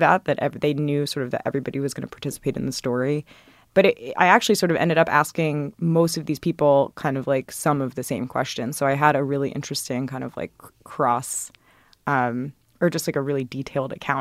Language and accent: English; the South, United States; And I grew up in the South and kind of could imagine what that might look like.